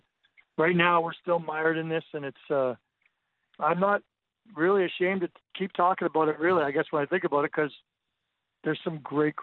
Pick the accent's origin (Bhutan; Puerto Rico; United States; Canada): Canada; But I think this is as unifying as anything I've ever experienced in my life as a Canadian.